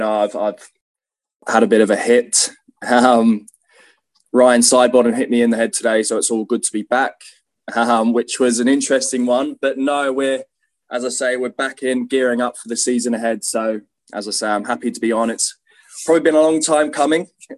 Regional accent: Australia; I grew up in Australia. My parents were English born, and then immigrated to Oz in 1998. And that's where I sort of grew up.

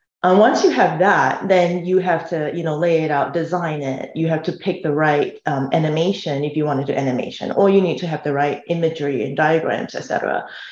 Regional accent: Singapore; I grew up with soccer in Singapore. So I was born and raised in Singapore.

